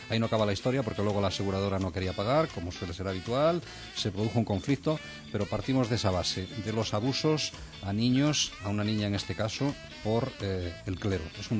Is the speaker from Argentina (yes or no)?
no; Galicia, Spain; en mi pueblo, en Galicia, el Viernes Santo se produce el desenclavo